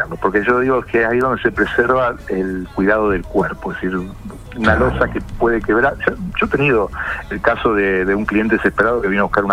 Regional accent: Rosario, Santa Fe, Argentina; Soy de Rosarino

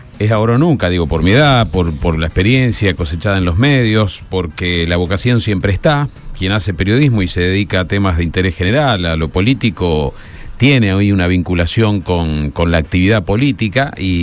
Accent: Rosario, Santa Fe, Argentina; yo soy rosarino y lo vivo con mucha pasión.

